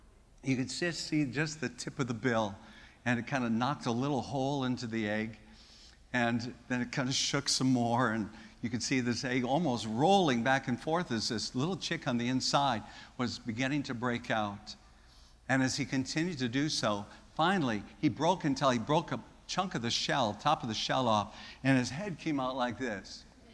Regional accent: the Dakotas, United States; But they are to the west of the little community where I grew up in the Dakotas.

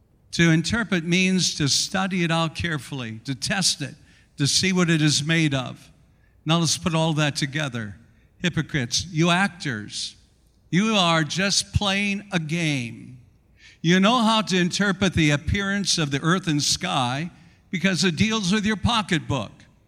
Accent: South Dakota, United States; growing up in South Dakota, in a farming community where everyone was interested in the weather.

